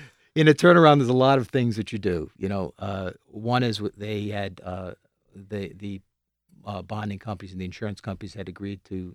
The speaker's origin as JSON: {"language": "English", "region": "Rhode Island", "country": "United States", "tie": "born or raised there", "said": "Yeah, I grew up, I grew up in Rhode Island."}